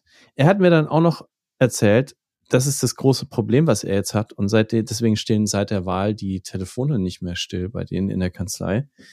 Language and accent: German; Germany; Und ich muss schon sagen, als Deutscher ist mir da ein bisschen kalt den Rücken runtergelaufen